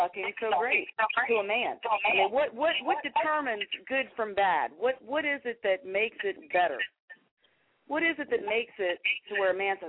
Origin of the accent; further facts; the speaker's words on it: Maryland, United States; now in Atlanta, United States; I'm actually calling from down in Atlanta right now, but I'm from the Maryland, D.C. area.